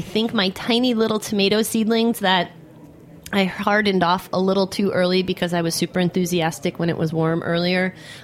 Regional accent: The Hamptons, New York, United States; I grew up in the Hamptons in that era, and so I like recognized a lot of places and personality types.

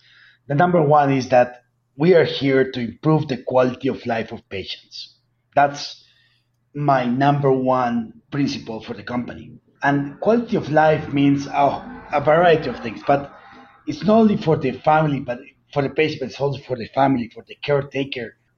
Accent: Colombia; the Colombian government, where I'm from Colombia, legalized medical cannabis

